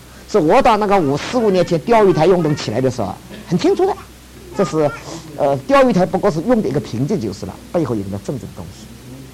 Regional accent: China; 这我是中国人，我们都是中国人啊。

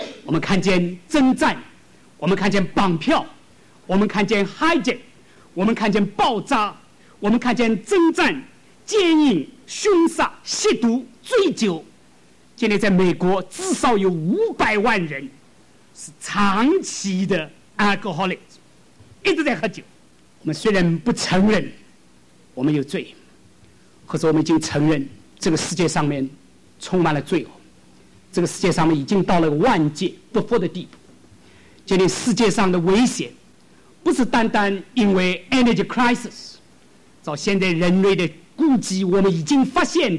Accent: China; 我说，我讲中国话。中国说天下的乌鸦都是一样的黑，所以不是我们中国人有这个权利贪污，我说你们美国人也是同样的一样。

